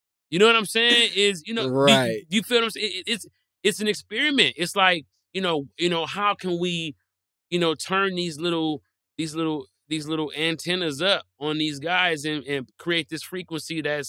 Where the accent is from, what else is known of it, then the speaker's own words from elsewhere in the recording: Detroit, Michigan, United States; Man, look, I'm from Detroit where they make cars, right?